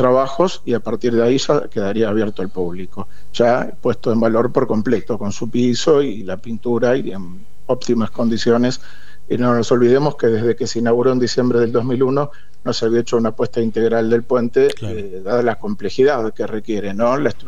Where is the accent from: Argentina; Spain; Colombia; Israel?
Argentina; Buenos Aires; yo soy porteño, viví toda la vida en Buenos Aires